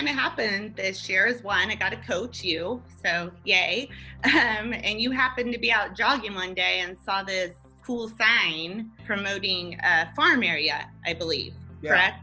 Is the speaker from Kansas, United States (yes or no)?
no; Visalia, California, United States; And I'm originally from the Central Valley, so not too far, Visalia